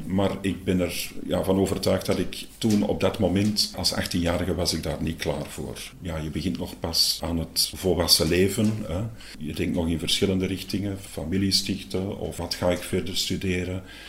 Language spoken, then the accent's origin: Dutch; Lint, Flanders, Belgium; Mijn moeder en mijn vader die deden dan ook onthaalwerking in Lint, waar ik ben opgegroeid.